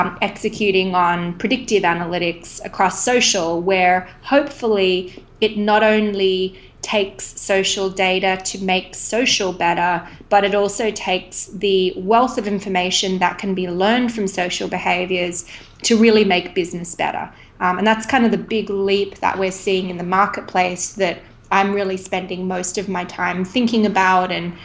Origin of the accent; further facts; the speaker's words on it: Sydney, New South Wales, Australia; moved away; Australia is a beautiful life. I'm born and raised in Sydney and it's very, very comfortable